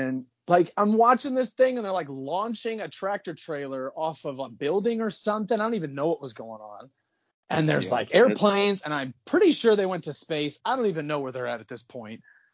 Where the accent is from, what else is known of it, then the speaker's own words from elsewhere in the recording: Michigan, United States; So I grew up in Michigan, so we can blame the glove for this thing.